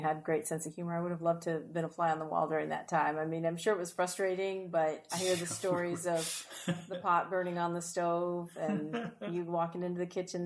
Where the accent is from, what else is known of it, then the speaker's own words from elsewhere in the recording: Portland, Oregon, United States; born there; I was born in Portland, same place my mom and my dad were born, and I think my grandparents.